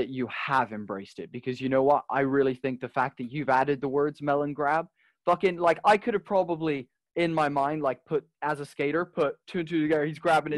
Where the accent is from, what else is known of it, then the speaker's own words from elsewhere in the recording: Spain; now in England, United Kingdom; I'm super dyslexic, and actually growing up in Spain, I was taught to write cursive.